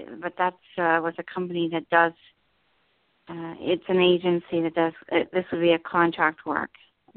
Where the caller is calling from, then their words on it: New Jersey, United States; in New Jersey.